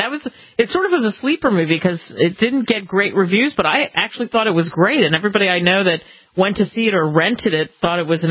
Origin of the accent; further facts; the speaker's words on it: Cherry Hill, New Jersey, United States; I'm from New Jersey, too. It's always, you know, what exit are you from? I'm from Cherry Hill, the southern side, the south New Jersey